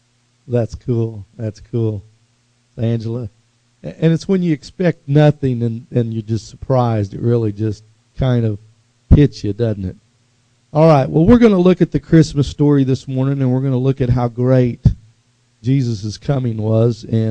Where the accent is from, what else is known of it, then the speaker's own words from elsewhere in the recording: Tulsa, Oklahoma, United States; we were really poor growing up in West Tulsa